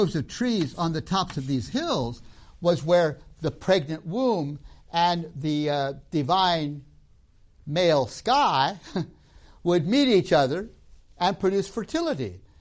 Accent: Tanzania; I grew up in Tanzania, as you know, and let's just imagine that I am a participant, I'm a Zanaki

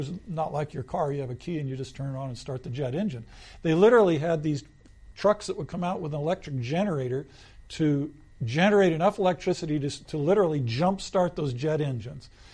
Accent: United States; Now, as an American, this is what can happen.

